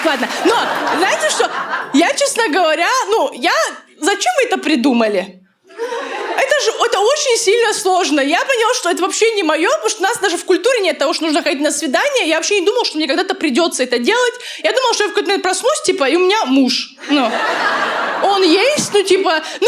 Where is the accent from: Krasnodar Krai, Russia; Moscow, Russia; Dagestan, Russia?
Dagestan, Russia; я из Дагестана приехала, вообще училась здесь в театральном институте